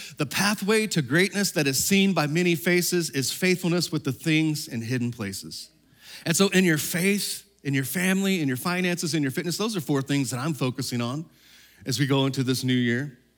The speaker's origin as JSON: {"language": "English", "region": "Texas", "country": "United States", "tie": "born or raised there", "said": "down in my home state of Texas."}